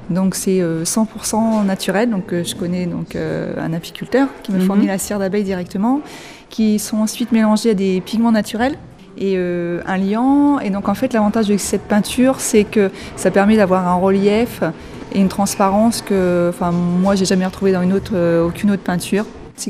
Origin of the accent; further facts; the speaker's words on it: Compiègne, Hauts-de-France, France; je suis artiste de Compiègne.